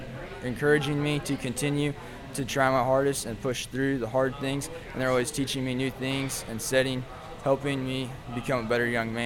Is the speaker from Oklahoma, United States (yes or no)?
yes; Chandler, Oklahoma, United States; So I'm from Chandler, Oklahoma. I have two younger brothers.